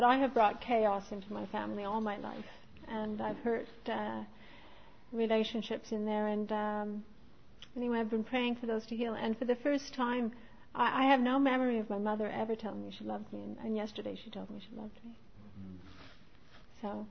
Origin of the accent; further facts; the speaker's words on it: Montreal, Quebec, Canada; born there; I come from, I was born in Montreal in 1960.